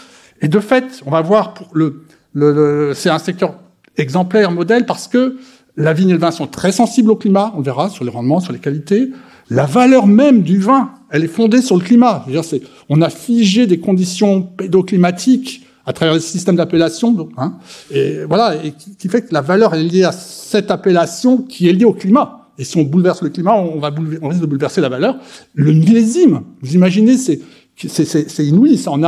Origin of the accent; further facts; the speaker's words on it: Montpellier, Occitanie, France; Je suis de Montpellier